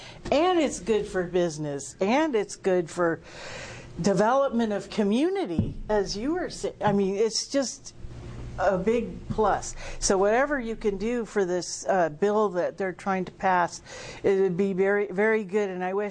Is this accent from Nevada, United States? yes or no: no; Eugene, Oregon, United States; we're from Eugene